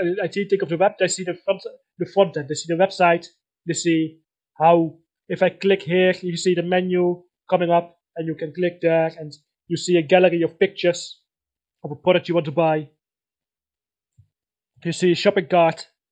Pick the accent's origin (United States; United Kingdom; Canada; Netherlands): Netherlands; Breda, North Brabant; now in Eindhoven, Netherlands; I moved from my hometown Breda to Eindhoven